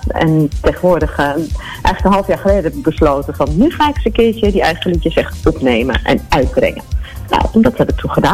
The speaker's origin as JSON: {"language": "Dutch", "region": "Gelderland", "country": "Netherlands", "tie": "born or raised there", "lives_now": "Amsterdam, Netherlands", "said": "Nee, tegenwoordig woon ik in Amsterdam, maar ik ben opgegroeid in de Achterhoek."}